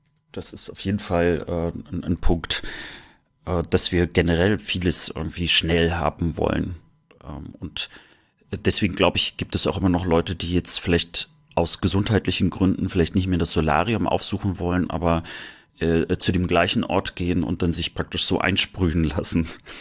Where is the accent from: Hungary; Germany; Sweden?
Germany; ich habe ja meine Kindheit meistens im Sommer in der Sowjetunion verbracht, irgendwie so 3 Monate. Und dort war ich immer das blasse Kind aus der DDR.